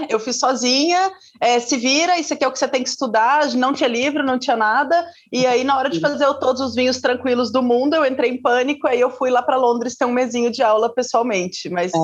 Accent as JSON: {"language": "Portuguese", "region": "Minas Gerais", "country": "Brazil", "also_born_or_lived": "southern Brazil", "said": "eu sou de Minas, eu morei muito tempo no sul, né, morei fora, então não se assustem com o meu sotaque pouco mineiro, mas vai sair vários termos aí que vocês vão entender que, ah, sim, ela é de Minas."}